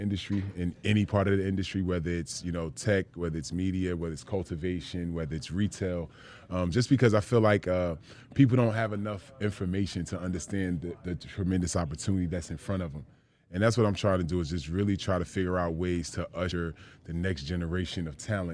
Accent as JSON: {"language": "English", "region": "East Coast", "country": "United States", "said": "coming towards the East Coast where I'm actually from. So my home state is one of them, New Jersey, Pennsylvania"}